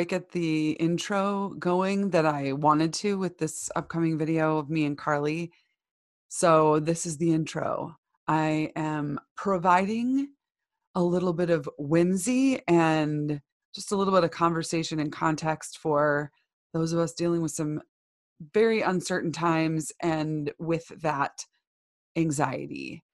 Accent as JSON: {"language": "English", "town": "Chicago", "region": "Illinois", "country": "United States", "said": "you know, I'm from Chicago and I'm thinking about like in New York City"}